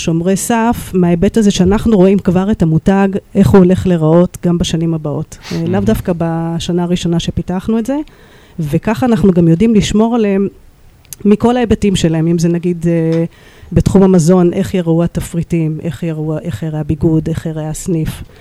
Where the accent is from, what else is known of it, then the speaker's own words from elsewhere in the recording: New York, United States; moved away as an adult; now in Israel; אז עליתי לארץ בגיל 18 מניו יורק. וכדי להקים פה משפחה בארץ, מתוך